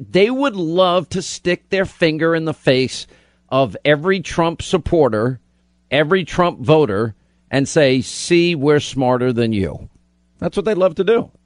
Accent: Franklin Square, New York, United States; right next to my hometown where I grew up in Franklin Square.

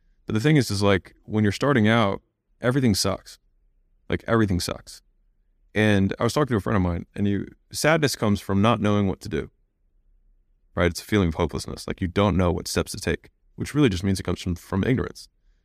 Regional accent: United States; born there; I was born in America. I was born as a male. I was born to a doctor.

